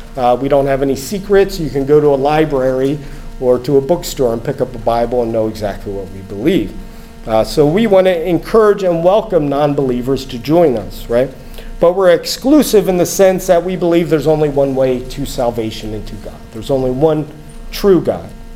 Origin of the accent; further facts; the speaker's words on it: New Jersey, United States; I mean, we're both passionate, so sometimes, you know, we're from New Jersey. We're used to yelling at each other a little, but it's all in love.